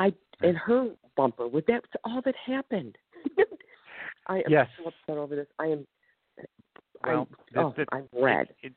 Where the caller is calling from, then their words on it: Ohio, United States; And I'm calling from Ohio, actually.